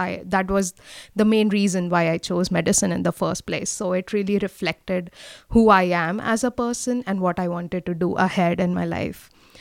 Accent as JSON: {"language": "English", "country": "India", "said": "I'm from India."}